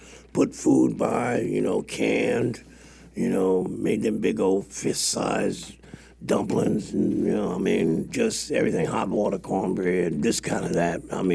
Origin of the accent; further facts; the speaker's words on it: New York, United States; born there; Yeah, I was born in Harlem, New York.